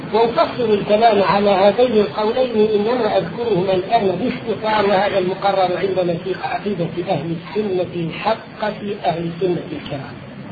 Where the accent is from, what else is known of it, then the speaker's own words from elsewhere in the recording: Aleppo, Aleppo Governorate, Syria; القصيصة في بلاد الشام عندنا في حلب أيام الذي صرنا للاستعمار الفرنسي